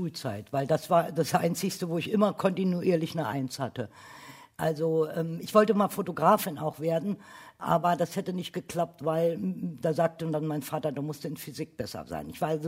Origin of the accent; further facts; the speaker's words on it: Berlin, Germany; auch bei uns in Köpenick, Oberschöneweide